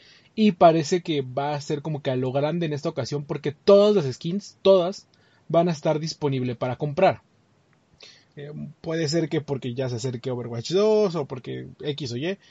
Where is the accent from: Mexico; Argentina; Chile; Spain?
Mexico; para nosotros los mexicanos, o para nosotros los latinos